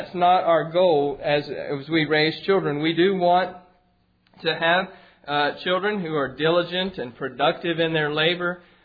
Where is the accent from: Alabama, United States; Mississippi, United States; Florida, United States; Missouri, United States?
Mississippi, United States; But when I was raised in Mississippi, there was this phrase that people used about educated people who didn't know anything.